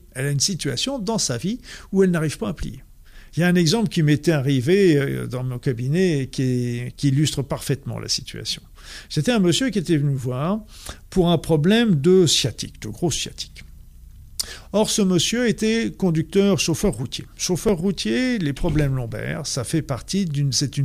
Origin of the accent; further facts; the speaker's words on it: Normandy, France; accent: Norman; je m'entends très bien avec l'accent québécois et je la trouve géniale parce que je retrouve mon accent normand